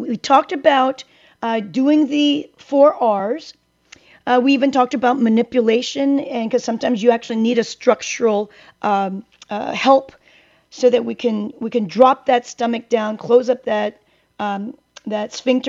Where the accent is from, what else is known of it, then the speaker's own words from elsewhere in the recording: South Korea; born there; English is a second language; I lived in a third world country at the time. I was born in Korea. And back then, you know, the water was just horrific.